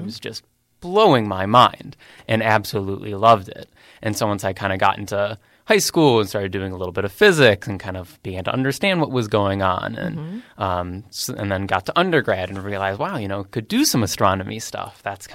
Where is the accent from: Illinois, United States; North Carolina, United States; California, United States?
Illinois, United States; Chicago; I'm from the Chicago area, and so we would go to like the Admiral Planetarium and things like that.